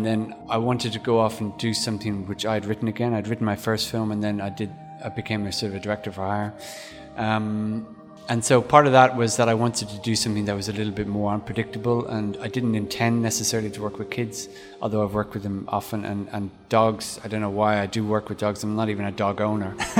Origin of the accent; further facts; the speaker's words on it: Ireland; I suddenly felt overwhelming guilt because I'm Irish, so that's obviously my first response.